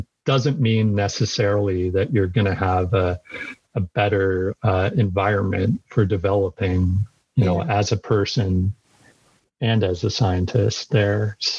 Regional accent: Edmonton, Alberta, Canada; also born or lived in Utah, United States / Vancouver, Canada; So I was born in Utah, lived in Utah up until I was 10. And then we all moved to Edmonton, Alberta, Canada. So I did a lot of my schooling in Edmonton, and then I did my undergrad in UBC in Vancouver.

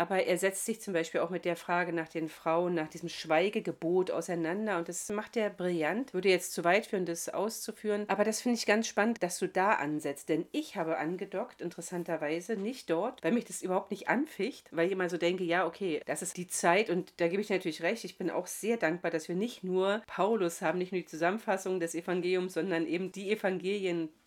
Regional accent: East Germany, Germany; Ich bin in der DDR groß geworden, ich bin als Atheistin aufgewachsen, ich bin in einer Familie groß geworden, in der immer die Frauen die Hosen anhatten sozusagen.

